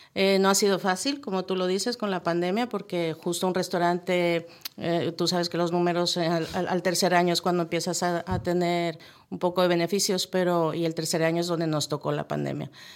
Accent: northern Mexico, Mexico; yo soy del norte de México y ahí no ponemos ni arroz ni frijoles dentro del burrito

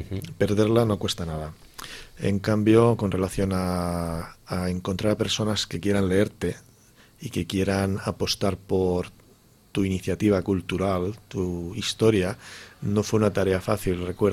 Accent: Sitges, Catalonia, Spain; al meu poble, la meva gent, els sitgetans que estiguin escoltant aquesta entrevista

